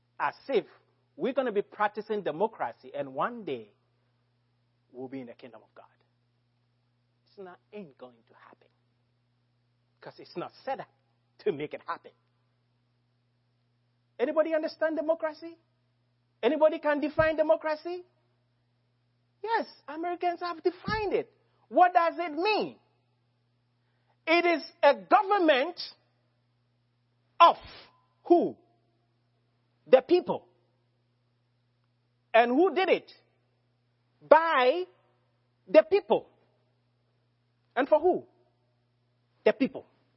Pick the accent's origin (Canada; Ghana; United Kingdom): Ghana; And as a Ghanaian, I'm a sovereign.